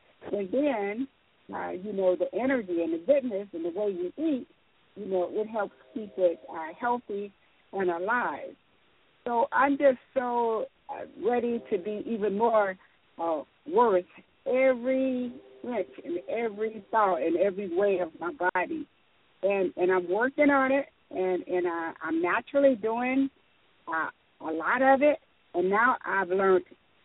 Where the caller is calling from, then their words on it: Texas, United States; I'm calling from Texas.